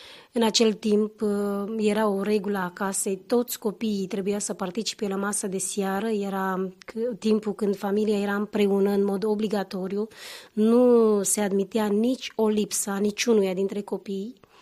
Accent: Laza, Vaslui County, Romania; Sunt dintr-o comună în apropierea Vasluiului, 14 km de la Vaslui, pe șoseaua națională Vaslui-Bacău. Se numește Laza. Deci am trăit la țară.

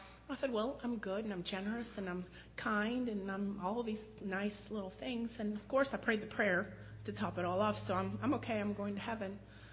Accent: Lima, Peru; I am the oldest of four girls. I am from Lima, Peru, originally, in South America.

